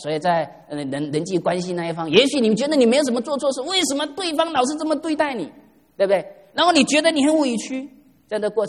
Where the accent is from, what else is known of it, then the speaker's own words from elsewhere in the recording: China; 我觉得很多时候的话，我们中国人我们都讲理，对不对？